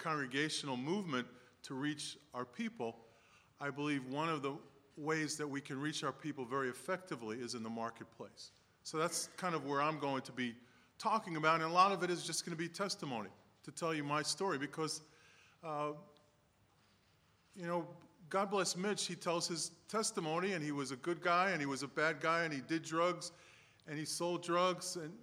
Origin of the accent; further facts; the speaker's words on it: Brooklyn, New York, United States; accent: Brooklyn; Bensonhurst in Brooklyn, and I've spent the better part of 50 years trying to lose my Brooklyn accent.